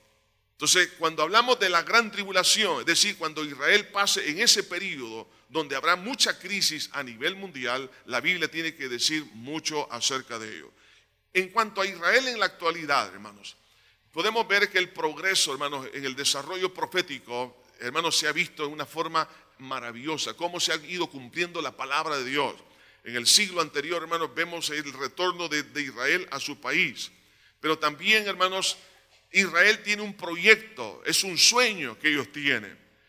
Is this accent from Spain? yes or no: no; El Salvador; Porque aunque nosotros somos ciudadanos, ¿verdad?, de nuestro país, El Salvador, hablando desde el punto de vista natural